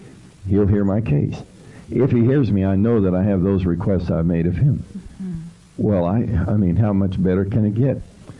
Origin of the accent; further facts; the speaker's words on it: Durango, Colorado, United States; born there